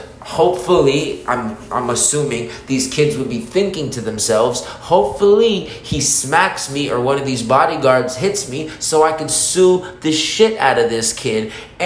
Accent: Beverly Hills, California, United States; I was born in Beverly Hills. My parents, Italian and Canadian.

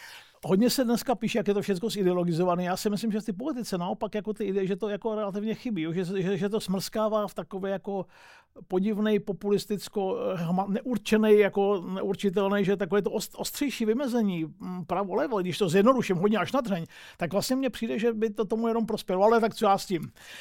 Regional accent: Jičín, Hradec Králové Region, Czechia; já jsem z Jičína.

